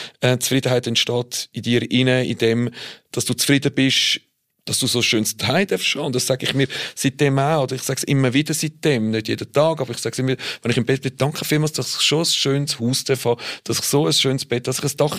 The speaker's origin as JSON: {"language": "German", "country": "Switzerland", "said": "bei uns in der Schweiz"}